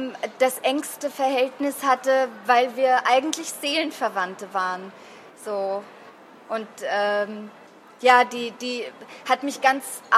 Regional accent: Germany; Meine Heimat sitzt mit Sicherheit auch zum großen Teil in Deutschland. Ich bin hier geboren und es ist meine Sprache, es ist meine Umgebung und wo ich groß geworden bin.

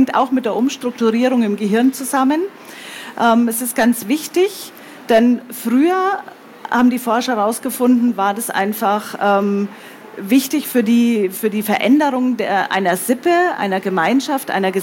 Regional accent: Munich, Bavaria, Germany; Ich habe gesagt, ich komme aus München, aus Bayern

